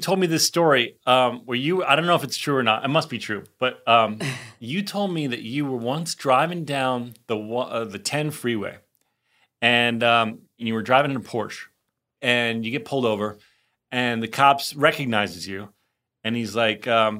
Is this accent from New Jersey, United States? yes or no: yes; New Jersey, United States; I grew up in Jersey too, obviously.